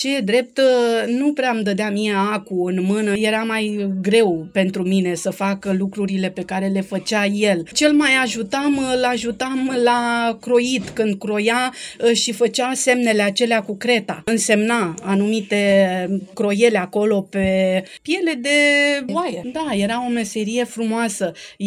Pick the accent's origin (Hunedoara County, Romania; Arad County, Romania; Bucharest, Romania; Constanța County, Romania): Constanța County, Romania; Cobadin; jet be jet, în Dobrogea, sunt născută, crescută, mai exact în comuna Cobadin, unde am locuit acolo 39 de ani. Și sunt foarte mândră că sunt din zona asta.